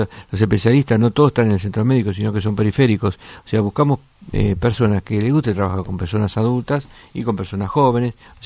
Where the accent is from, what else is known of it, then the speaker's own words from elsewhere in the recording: Basilicata, Italy; Spanish is a second language; o como yo que soy de Basilicata